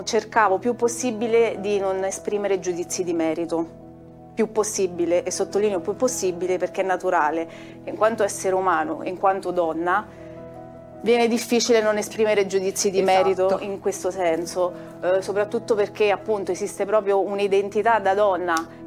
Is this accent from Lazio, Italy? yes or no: yes; Lazio, Italy; perché io vengo dalla Valle di Comino